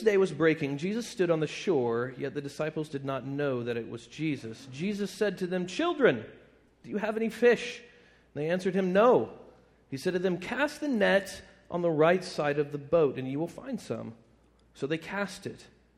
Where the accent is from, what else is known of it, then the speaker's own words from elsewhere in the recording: Missouri, United States; I'm from America. I'm from Missouri.